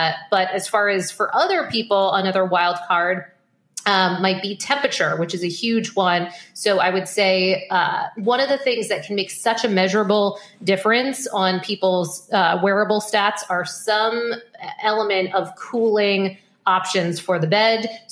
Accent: Maine, United States; also born or lived in New York; and I'm from Maine, lived in New York for over a decade.

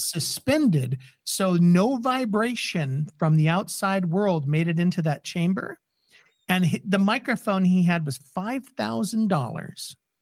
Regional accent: England, United Kingdom; because I went in there and I'm like, yes, I'm from England, you know, and this is the way that I talk

